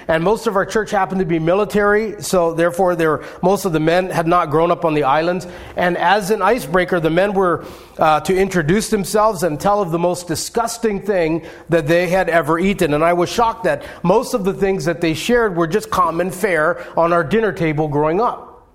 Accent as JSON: {"language": "English", "region": "Hawaii", "country": "United States", "tie": "born or raised there", "said": "Growing up in Hawaii, I ate just about anything from the ocean."}